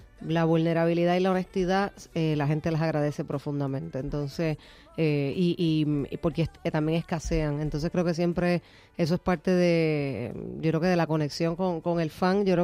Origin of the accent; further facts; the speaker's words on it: Puerto Rico; mi papá era español, entonces mi mamá puertorriqueña, yo me crié en Puerto Rico, pero la mitad de mi familia está acá